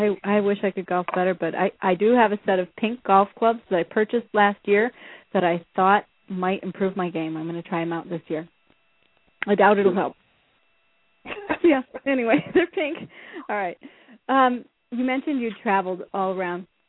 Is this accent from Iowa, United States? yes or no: yes; Iowa, United States; moved away as an adult; now in Minneapolis, United States; I was raised in Iowa, and so when I, you know, hit the age of 21, I thought I made the biggest move of my life up to Minneapolis